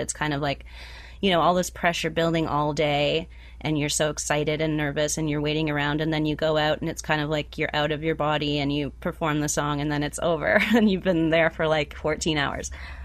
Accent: Barrie, Ontario, Canada; And I remember, you know, my hometown of Barrie, all my friends being really excited

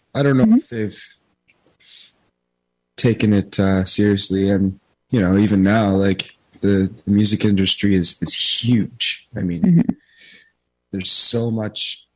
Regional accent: Watertown, Ontario, Canada; I grew up in Watertown, actually.

